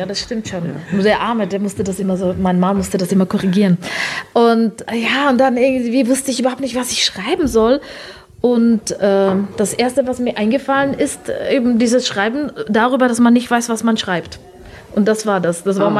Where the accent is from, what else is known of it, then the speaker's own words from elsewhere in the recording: Germany; accent: German; Ich habe einen Akzent. Sie sagen, ich habe einen deutschen Akzent.